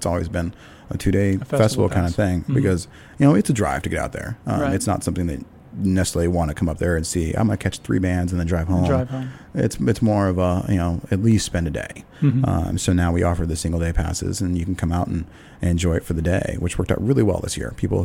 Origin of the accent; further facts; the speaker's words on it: East Coast, United States; I'm from the East Coast, and I don't get that. You don't have that out there.